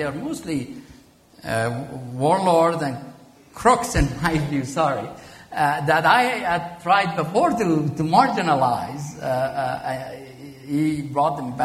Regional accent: United States; I'm saying it as an American who worries about our security.

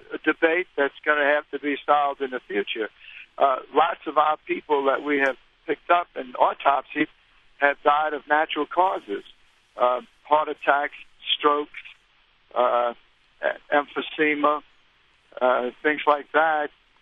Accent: New Orleans, Louisiana, United States; because I'm born and bred in the Ninth Ward, and I plan to live there forever.

